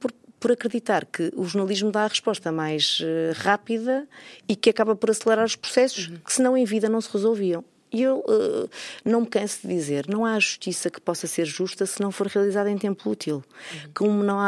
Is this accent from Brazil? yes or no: no; Norte, Portugal; now in Lisbon, Portugal; Eu sou do Norte com muita honra de ter crescido num ambiente pequeno e gosto imenso de viver em Lisboa. Vivo em Lisboa há muito mais anos do que aqueles que vivi no Norte.